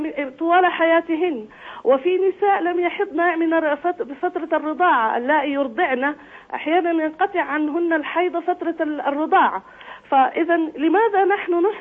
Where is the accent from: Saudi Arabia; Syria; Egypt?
Saudi Arabia; سن الرشد عندنا في المملكة العربية السعودية هو سن 18